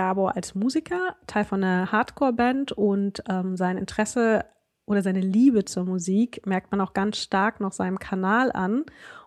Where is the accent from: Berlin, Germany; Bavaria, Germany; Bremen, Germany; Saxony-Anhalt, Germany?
Saxony-Anhalt, Germany; Wernigerode; das ist nur wenige Kilometer von Wernigerode entfernt, also da, wo ich aufgewachsen bin.